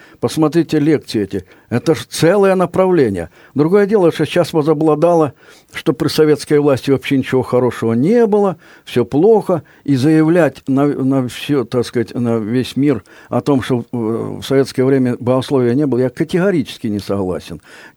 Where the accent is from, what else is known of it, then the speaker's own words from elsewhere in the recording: Ukraine; Кроме того, я ведь тоже с Украины